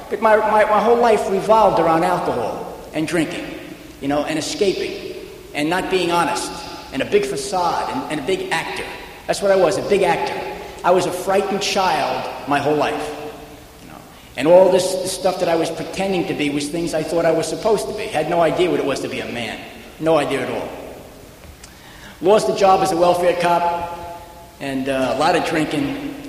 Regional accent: Glendale, New York, United States; born there; You see, I was born in Glendale, Queens. I never let anybody know that, especially overseas.

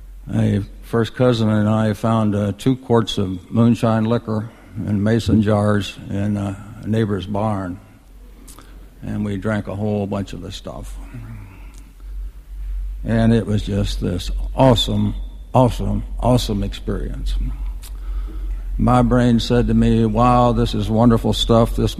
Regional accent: Virginia, United States; born there; I was born in the Blue Ridge Mountains of Virginia, up at about the 3,000 foot level.

